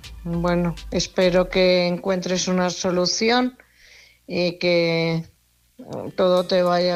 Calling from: Móstoles, Community of Madrid, Spain; de Móstoles.

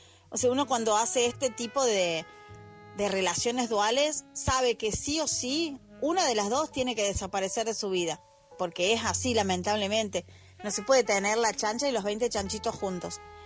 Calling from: Argentina; es de Argentina.

